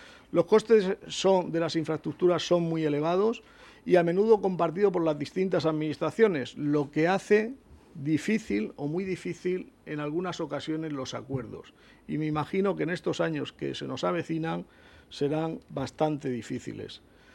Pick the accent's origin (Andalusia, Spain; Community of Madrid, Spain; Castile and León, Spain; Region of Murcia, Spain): Region of Murcia, Spain; Como yo, como todos los murcianos, o como muchos murcianos, me siento decepcionado